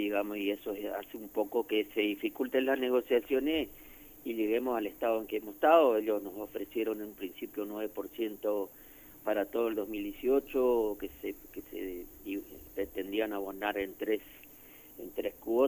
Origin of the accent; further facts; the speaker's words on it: Alvear, Corrientes, Argentina; now in Corrientes, Argentina; Yo soy de Alvear, nada más que estoy acá viviendo en Corrientes ya hace 30 años